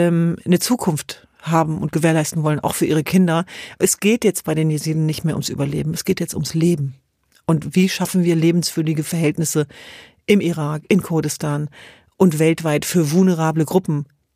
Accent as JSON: {"language": "German", "town": "Hannover", "region": "Lower Saxony", "country": "Germany", "tie": "born there", "said": "Wir sind in Hannover zur Welt gekommen. Wir hatten ein ziemlich deutsches Leben, würde ich sagen."}